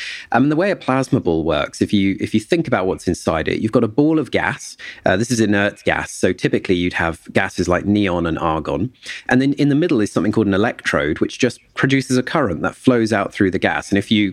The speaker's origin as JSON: {"language": "English", "region": "Scotland", "country": "United Kingdom", "tie": "born or raised there", "said": "I actually grew up for a part of my young life in a sort of unconnected fashion in the north of Inverness."}